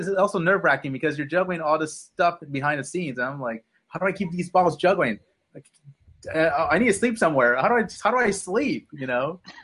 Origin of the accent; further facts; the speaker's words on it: Texas, United States; I'm from Texas.